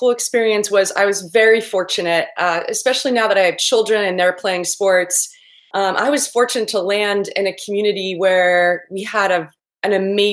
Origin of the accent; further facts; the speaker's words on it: Maine, United States; Yeah, I grew up in Maine on a dairy farm about an hour and a half from here.